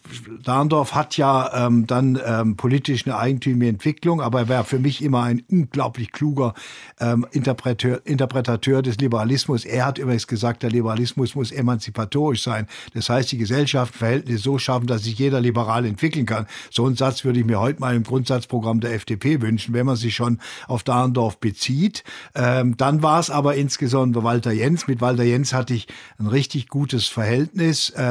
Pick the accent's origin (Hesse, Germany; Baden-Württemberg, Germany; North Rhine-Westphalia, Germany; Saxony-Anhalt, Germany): Baden-Württemberg, Germany; Bad Wildbad; Das in Bad Wildbad, wo ich groß geworden bin